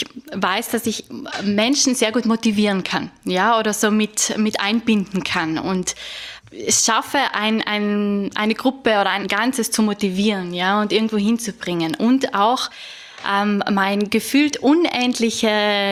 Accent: Trentino-Alto Adige, Italy; Also ich komme aus Südtirol

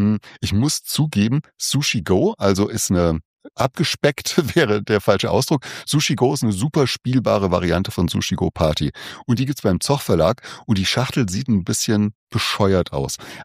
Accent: Saarland, Germany; ich komme aus dem Saarland. Im Saarland haben wir nichts, was Düsseldorf ist. Wir haben Saarbrücken.

